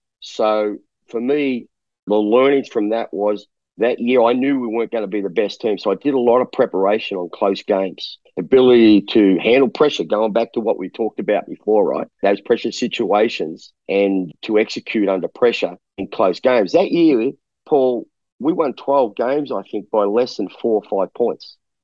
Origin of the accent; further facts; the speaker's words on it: Australia; I've got 2 Americans. I've got a Lithuanian. I've got a Filipino-American who went to school, and I'm an Aussie.